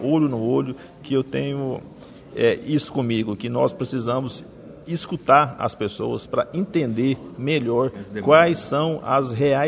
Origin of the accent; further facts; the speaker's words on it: Goiás, Brazil; Sou goiano